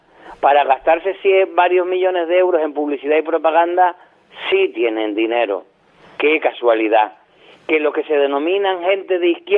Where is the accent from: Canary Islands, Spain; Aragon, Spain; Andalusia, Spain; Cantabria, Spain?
Canary Islands, Spain; Yo soy canario hasta las trancas.